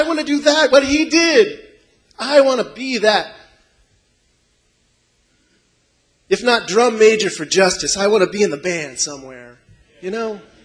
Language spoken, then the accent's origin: English; Warsaw, Indiana, United States; When I was young, I grew up in Warsaw, Indiana, a little town